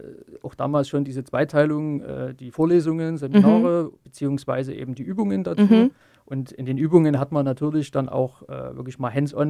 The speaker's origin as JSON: {"language": "German", "town": "Chemnitz", "region": "Saxony", "country": "Germany", "tie": "born or raised there", "said": "Bin gebürtiger Karl-Marx-Städter, immer noch wohnhaft in Chemnitz. Bin eigentlich ja von klein auf hier in der Stadt gewesen, hier in der Stadt geblieben, habe hier meine schulische Laufbahn absolviert."}